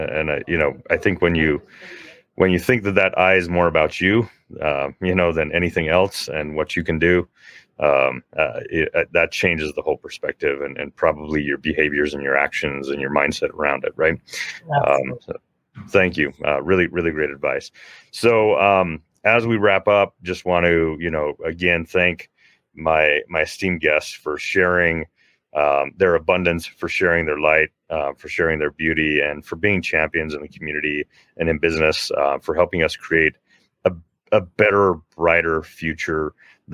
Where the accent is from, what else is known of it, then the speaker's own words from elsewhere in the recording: United States; I'm Irish American, so I'm going to bring, you know, maybe some corned beef